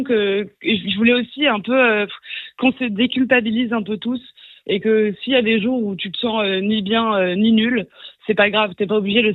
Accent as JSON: {"language": "French", "town": "Lyon", "region": "Auvergne-Rhône-Alpes", "country": "France", "said": "je suis lyonnaise, donc je suis pas si loin."}